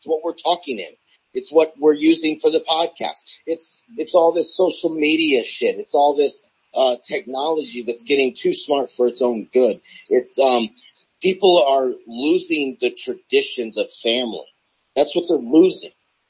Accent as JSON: {"language": "English", "country": "United States", "said": "I was born in America. I'm American."}